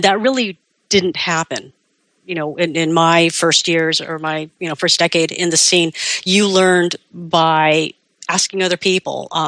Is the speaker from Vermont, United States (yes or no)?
no; Los Angeles, California, United States; I'm from Los Angeles. There was a large enough visible presence.